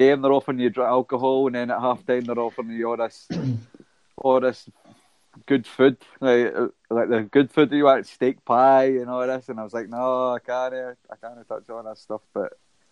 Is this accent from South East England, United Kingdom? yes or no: no; Holytown, Scotland, United Kingdom; we visited where I grew up in Hollytown and that, the flats and stuff like that, so reminisced a wee bit